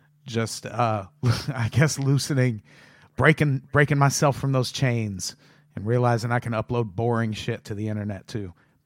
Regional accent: Illinois, United States; And it was historic for me because I was born and raised in Illinois, which is where the Cubs are at.

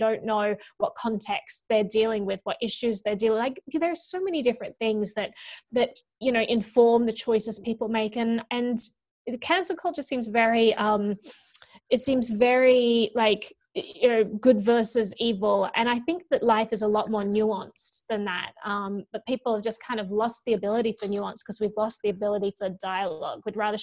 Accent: Australia; and this has been my experience just growing up in Australia.

